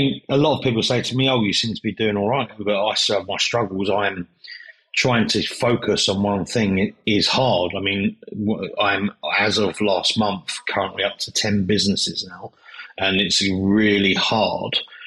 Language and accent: English; United Kingdom; Yeah, we are British and very cynical.